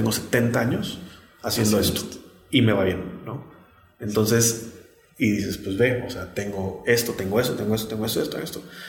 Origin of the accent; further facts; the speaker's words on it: Tijuana, Baja California, Mexico; yo soy tijuanense.